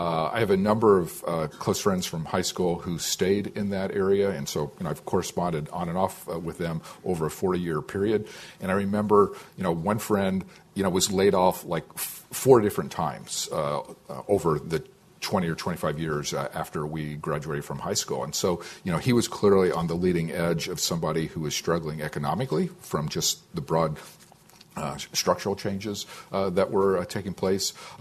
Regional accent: Ohio, United States; where Trump won the election was in those Midwestern industrial states, including my home state of Ohio.

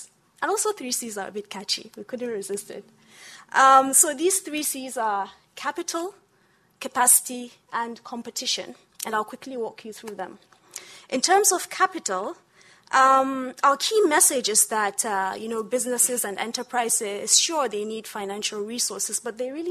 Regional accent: Nigeria; And I come from Nigeria.

